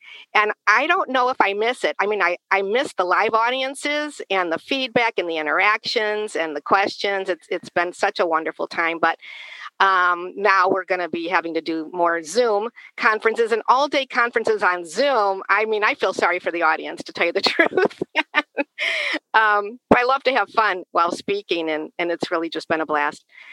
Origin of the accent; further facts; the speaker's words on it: Michigan, United States; born and raised in Michigan